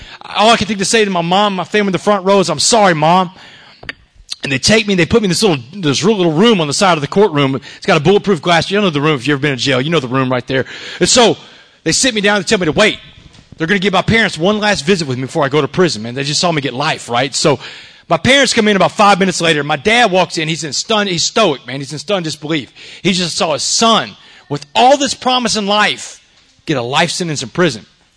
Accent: Port Arthur, Texas, United States; on Roanoke Street where I grew up in Port Arthur.

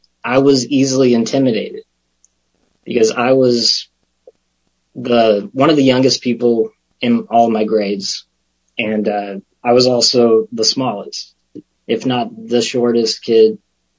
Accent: Abilene, Texas, United States; also born or lived in New Braunfels; So I was born in New Braunfels, Texas, and shortly after I was born, we moved to Abilene in West Texas.

